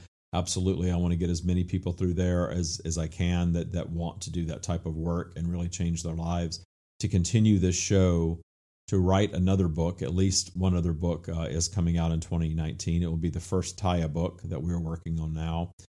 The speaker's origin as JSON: {"language": "English", "region": "Louisiana", "country": "United States", "tie": "born or raised there", "said": "And it's departing from my home state of Louisiana, out of New Orleans."}